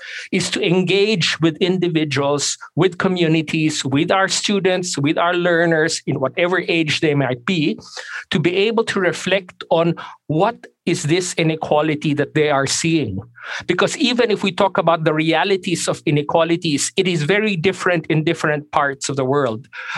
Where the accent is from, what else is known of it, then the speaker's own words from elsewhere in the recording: Philippines; English is a second language; moved away as an adult; now in Australia; as a migrant here in Australia who was embraced as a Filipino who came here as a student more than 20 years ago.